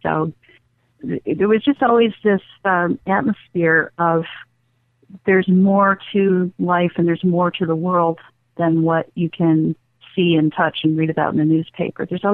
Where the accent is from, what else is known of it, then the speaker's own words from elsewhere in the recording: Victor, New York, United States; We got EVPs at the haunted Valentown Museum in my hometown of Victor. It's not too far from here.